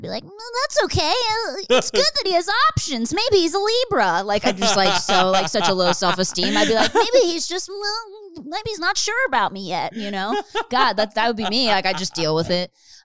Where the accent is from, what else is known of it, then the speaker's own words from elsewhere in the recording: Philadelphia, Pennsylvania, United States; Philadelphia.